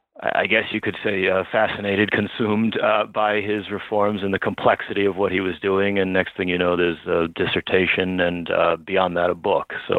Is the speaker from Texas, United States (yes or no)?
no; Baltimore, Maryland, United States; I'm from Baltimore, but my wife is from Long Island.